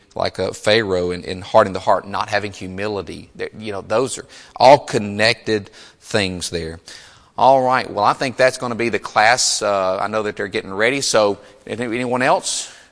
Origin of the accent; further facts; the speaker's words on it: Burkeville, Texas, United States; I come from Burkeville, Texas, Center Texas area. Traffic ain't nothing like here.